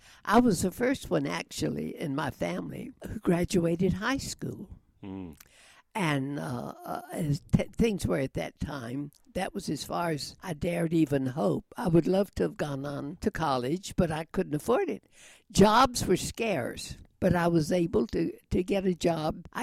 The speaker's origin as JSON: {"language": "English", "country": "United States", "tie": "born or raised there", "said": "a naval officer would be in Charlotte, which was 25 miles from my hometown down across the South Carolina line"}